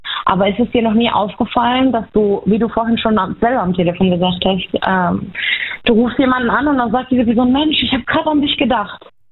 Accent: Baumholder, Rhineland-Palatinate, Germany; Ich bin aus der Pfalz, aus Baumholder.

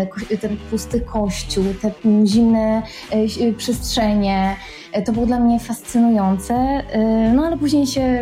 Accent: Częstochowa, Silesian Voivodeship, Poland; born there; nie pochodzę z domu wierzącego, natomiast faktem jest, że urodziłam się właśnie w Częstochowie

